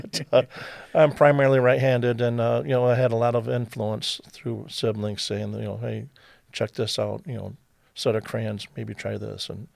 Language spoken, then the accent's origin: English; Detroit, Michigan, United States; born there; I'm not from Toledo originally. I'm a transplant from a couple different places. Born in Detroit, and a large family full of creative people with Southern roots. So I've been around a little bit. I call Northwest Ohio my home now.